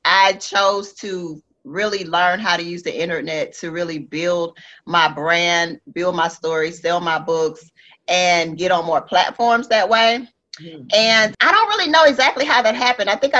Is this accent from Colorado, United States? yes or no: no; Atlanta, Georgia, United States; You know, I mean, I'm from Atlanta. He's from Atlanta. So when I saw him, I was like, okay. So, you know, I have a real, you know, just that Atlanta flavor, first of all.